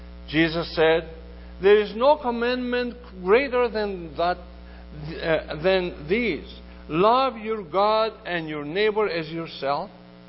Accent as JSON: {"language": "English", "town": "Athens", "region": "Attica", "country": "Greece", "tie": "born or raised there", "said": "While I was growing up in Athens, Greece, I would almost hear daily"}